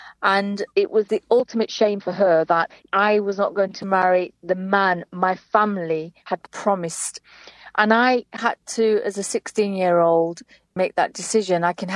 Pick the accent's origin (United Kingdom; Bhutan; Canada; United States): United Kingdom; England; I was born in England and I went to school here in Britain. I am one of seven sisters